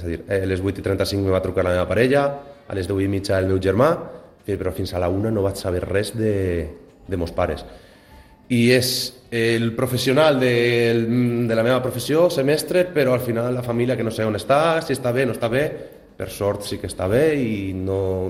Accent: Paiporta, Valencian Community, Spain; al meu poble a Paiporta no va ploure res, va ploure una mica per el matí

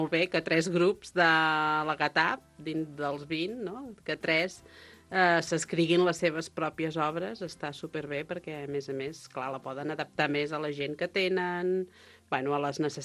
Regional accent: Torre de les Gunyoles, Catalonia, Spain; I jo sóc de la Torre de les Gunyoles.

